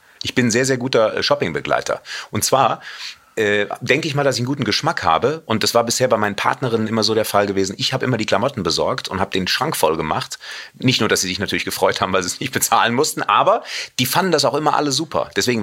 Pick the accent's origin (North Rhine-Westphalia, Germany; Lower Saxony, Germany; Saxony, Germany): North Rhine-Westphalia, Germany; Cologne; weil ich ja Rheinländer bin als Kölner